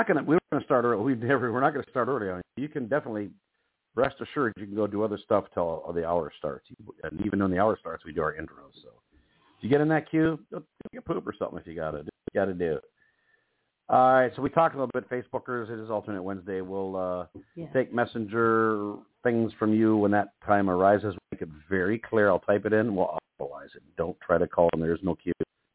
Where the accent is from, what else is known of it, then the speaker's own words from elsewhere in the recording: Ireland; yep, I'm from Ireland, dumbass. Yes, I am.